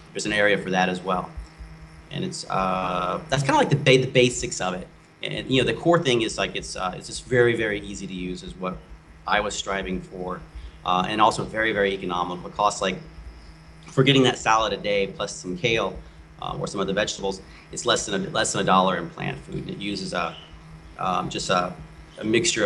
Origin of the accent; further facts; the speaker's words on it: Mississippi, United States; I am born and raised in Mississippi and spent a lot of time on my grandfather's farm